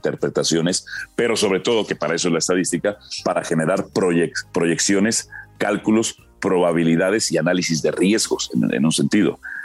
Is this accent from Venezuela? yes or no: no; Mexico; also born or lived in Guatemala; México. Yo nací en Guatemala por accidente, nada más. O sea, mis padres iban emigrando de guerra en guerra.